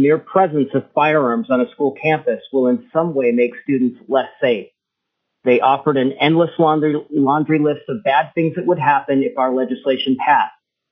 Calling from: Florida, United States; I'm calling from Florida.

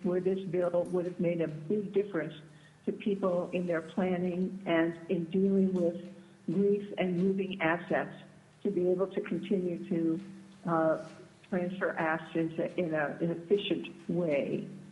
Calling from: Fairbanks, Alaska, United States; I'm calling you from Fairbanks today.

